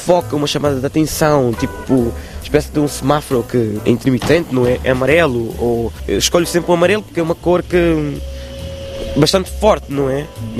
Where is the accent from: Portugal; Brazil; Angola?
Angola; born there; não digo Angola, onde nasci